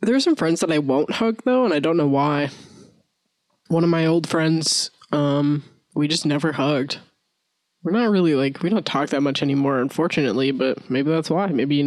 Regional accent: Canada; I'm from Canada.

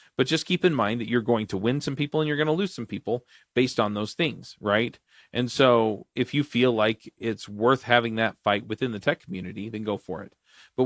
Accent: Utah, United States; Some of them are cultural around where I grew up here in Utah, right?

